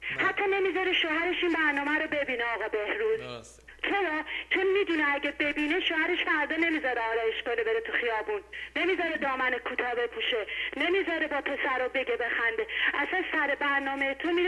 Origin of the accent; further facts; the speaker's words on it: Iran; به عنوان یه ایرانی